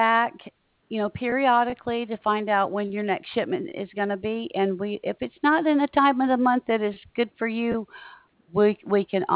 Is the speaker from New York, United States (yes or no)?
no; Montgomery, Alabama, United States; also born or lived in Michigan; I started the first part of my life in southwestern Michigan. I moved to Alabama as a preteen, and no, I don't want to go back up north.